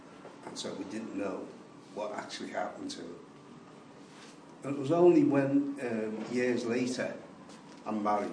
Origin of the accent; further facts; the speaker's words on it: Liverpool, North West England, United Kingdom; I've been born and bred in Liverpool.